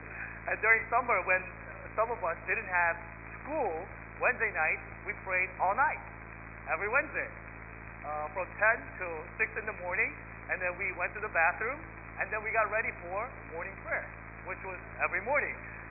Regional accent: United States; a lot of us growing up in American evangelical churches lack. And one of the things that I am very thankful for, especially for my Korean Christian heritage, is this tradition of prayer.

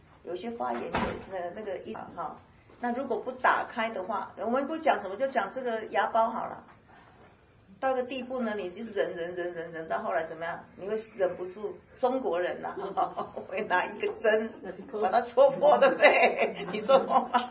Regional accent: Taiwan; 你台湾人，我也是台湾人

